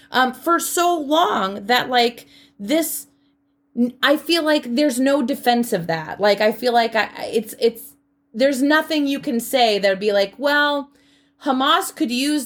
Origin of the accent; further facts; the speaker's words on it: Washington, United States; we're living on Wampanoag land. You know what I mean? Like, I grew up on Duwamish land.